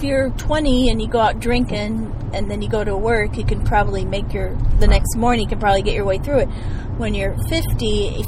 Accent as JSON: {"language": "English", "region": "Iowa", "country": "United States", "said": "and I said, no, I was from Iowa"}